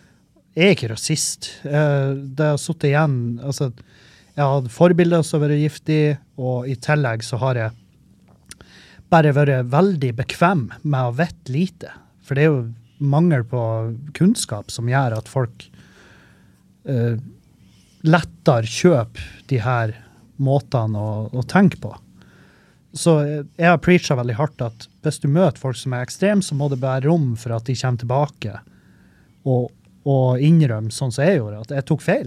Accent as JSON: {"language": "Norwegian", "town": "Meløy", "region": "Nordland", "country": "Norway", "tie": "born or raised there", "said": "for jeg, når jeg var liten, så var jeg homofob, og jeg var rasist når jeg flyttet fra Meløy."}